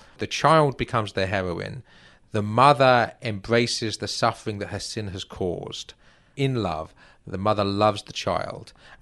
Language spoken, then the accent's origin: English; England, United Kingdom; now in United States; You know, and as an Englishman, I haven't been forced to read any of these in high school.